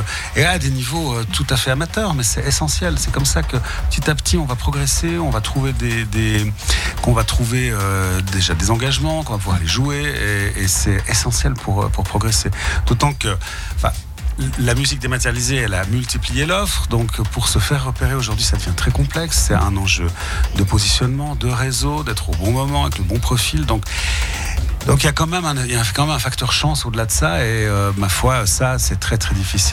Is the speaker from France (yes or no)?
no; Nyon, Vaud, Switzerland; moi je suis né à Nyon, donc j'ai grandi ici.